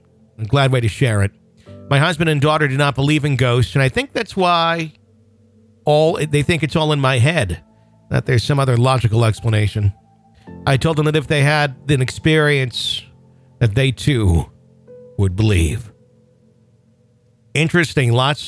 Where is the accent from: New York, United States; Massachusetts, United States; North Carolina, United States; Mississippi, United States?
Mississippi, United States; Rienzi; And we've talked about this place on the air many a times, Ryanzi Cemetery in my hometown.